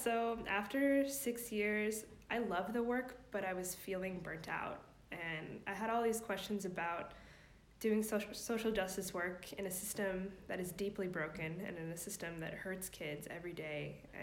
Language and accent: English; Oregon, United States; also born or lived in California; I grew up in Oregon, but I'm moving back to California where I live for 6 years after college.